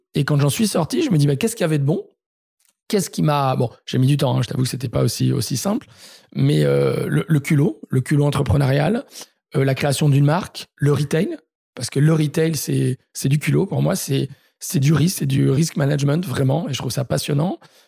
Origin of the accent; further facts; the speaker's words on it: Marseille, Provence-Alpes-Côte d'Azur, France; moi, je suis marseillais